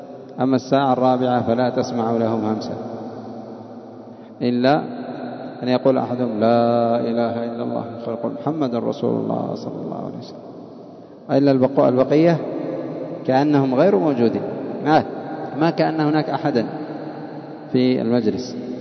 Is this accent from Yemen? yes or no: yes; Yemen; عندنا في اليمن يتفننون